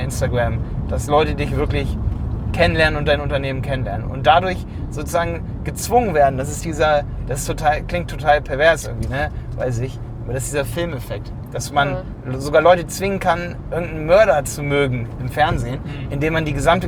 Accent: Hildesheim, Lower Saxony, Germany; ich komme aus Hildesheim.

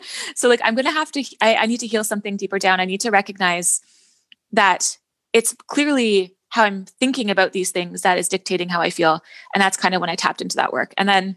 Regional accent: Canada; also born or lived in Netherlands; So, I'm from Canada. I grew up here and then I moved to the Netherlands for my postgrad work. So my master's and PhD, lived there for about 7 years

